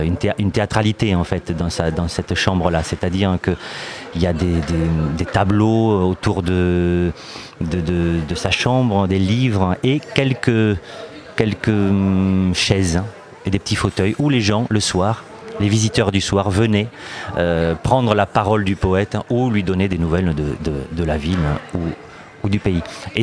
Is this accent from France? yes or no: yes; Carcassonne, Occitanie, France; je suis natif de Carcassonne.